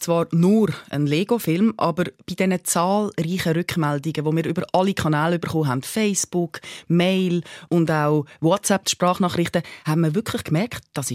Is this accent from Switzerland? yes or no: yes; Basel-Landschaft, Switzerland; accent: Baselbiet dialect; now in Zurich, Switzerland; ich komme frisch auf Zürich, in die grosse Stadt vom Land, Basel-Land, oder? Mit meinem schönen Baselbieter Dialekt.